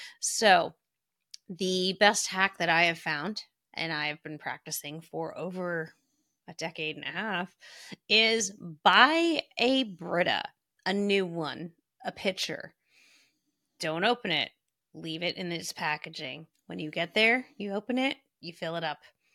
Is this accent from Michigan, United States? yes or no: no; New York, United States; I'm from New York. I love tap water there.